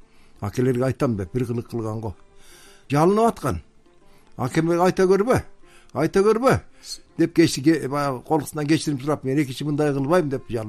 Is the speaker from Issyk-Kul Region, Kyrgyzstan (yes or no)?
yes; Issyk-Kul Region, Kyrgyzstan; Мен Жетегиз районунда Чоңгулс деген айылдан туулуп өскөм, төрөлгөм.